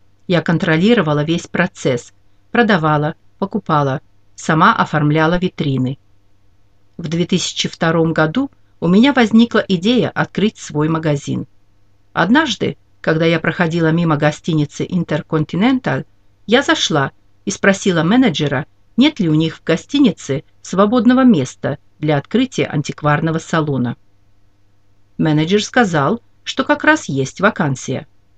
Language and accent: Russian; Moscow, Russia; Если говорить о себе, то я настоящая москвичка. Родилась в Москве.